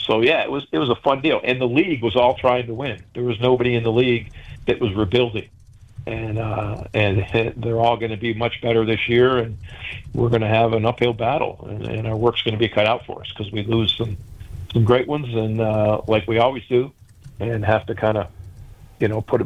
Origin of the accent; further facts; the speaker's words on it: Syracuse, New York, United States; I was a young kid growing up in Syracuse, New York, 8 and 9, 10 years old, and I had the South Bend Tribune delivered to my home every day.